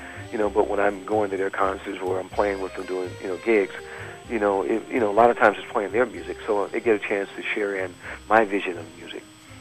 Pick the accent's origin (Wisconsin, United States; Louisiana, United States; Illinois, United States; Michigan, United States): Michigan, United States; and Bob Hurst, we're from, you know, we're from Michigan, you know, so we talk together